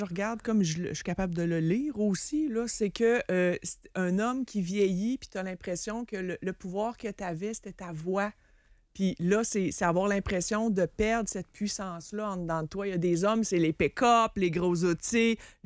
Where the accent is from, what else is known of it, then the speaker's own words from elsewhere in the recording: Sainte-Foy, Quebec, Canada; c'est du région de Québec. J'ai grandi à Sainte-Foy. Okay, j'ai été aux États-Unis un petit peu aussi.